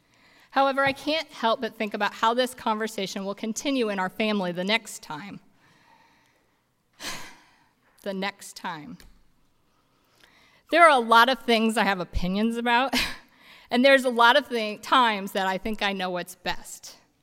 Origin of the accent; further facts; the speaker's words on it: United States; It's been a difficult week for me as a mother and a pastor, as an American, and as a human being.